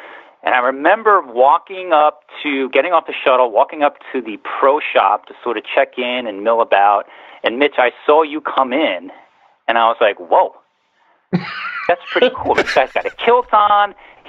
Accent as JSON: {"language": "English", "town": "East Hampton", "region": "New York", "country": "United States", "tie": "born or raised there", "said": "I grew up out here in East Hampton. My mother is part of, her maiden name was Talmadge."}